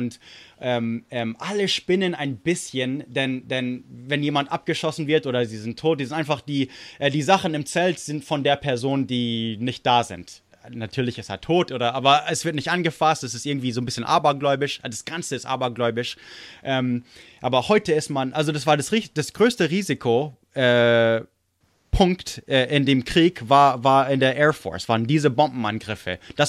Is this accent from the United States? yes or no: yes; United States; ich bin Amerikaner